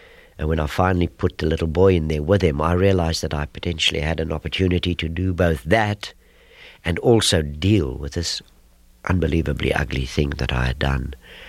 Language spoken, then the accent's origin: English; Port Elizabeth, Eastern Cape, South Africa; a group I worked with in my hometown of Port Elizabeth.